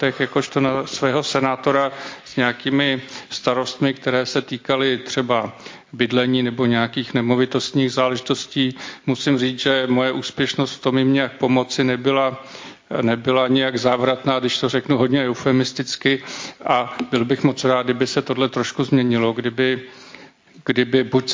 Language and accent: Czech; Prague, Czechia; Já jsem se narodil na Štvanici, takže jako to je jako úplně přesně na hranici. Ale každopádně na Praze 7 jsem vyrůstal a prožil jsem tam prakticky polovinu svého života